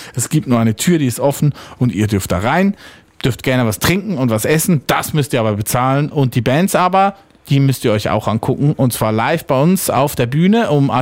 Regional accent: Lucerne, Switzerland; deswegen sind wir Schweizer, besonders die Luzerner, extrem gut aussehend.

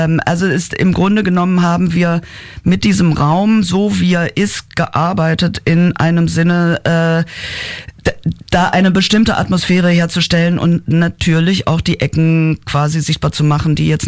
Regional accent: Halberstadt, Saxony-Anhalt, Germany; Halberstadt ist der Ort, wo ich aufgewachsen bin

